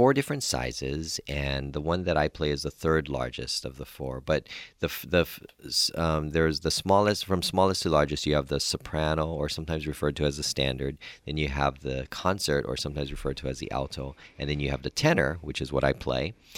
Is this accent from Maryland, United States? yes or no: no; Hawaii, United States; I guess, growing up in Hawaii, you know, it's very common for kids to play the ukulele.